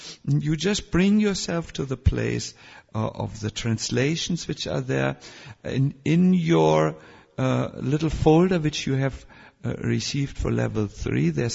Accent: Germany; It's difficult because I'm from Germany.

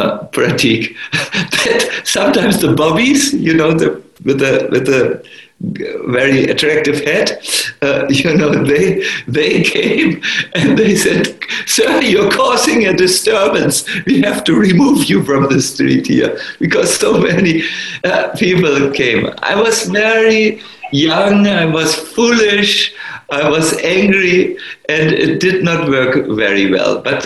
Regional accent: Germany; accent: German; English is a second language; My German accent was extremely strong at that time. Now it's only 20%.

